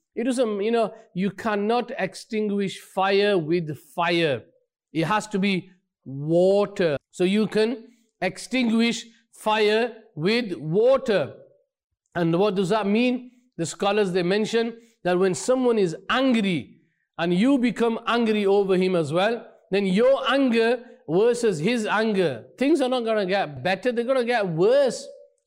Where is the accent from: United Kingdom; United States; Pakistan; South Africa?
United Kingdom; Burnley, North West England; I am from Burnley.